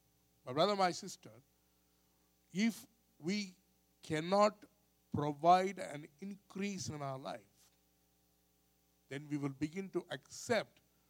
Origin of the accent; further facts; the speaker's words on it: India; You know, I'm from India. Indians are very spiritual. Very, very spiritual.